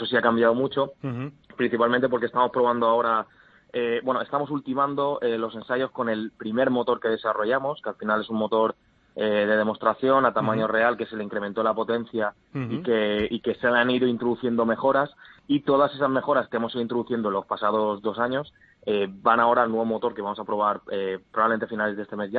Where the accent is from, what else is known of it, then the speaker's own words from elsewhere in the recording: Spain; los dos fundadores también somos españoles.